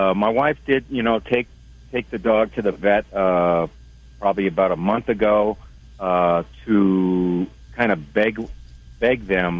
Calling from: Wyoming, United States; Well, I'm truck driving here in Wyoming.

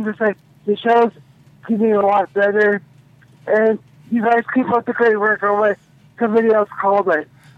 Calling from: Texas, United States; from Texas.

